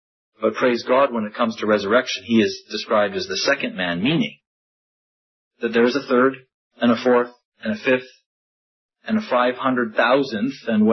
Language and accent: English; Canada; born there; My parents, as some of you know, come from Egypt. They were born in Egypt. I was born in Canada. But my brother was born in Egypt.